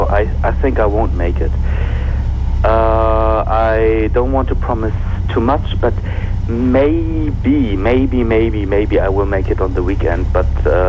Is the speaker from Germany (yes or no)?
yes; Bonn, North Rhine-Westphalia, Germany; English is a second language; I'm from Bonn.